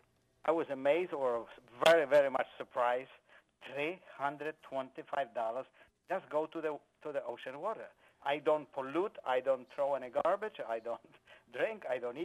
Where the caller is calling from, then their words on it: Riverhead, New York, United States; Riverhead.